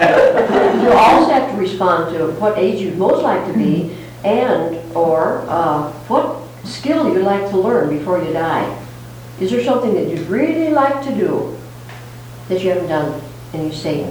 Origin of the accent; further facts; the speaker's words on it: South Dakota, United States; I'm from South Dakota, they're from Southern California.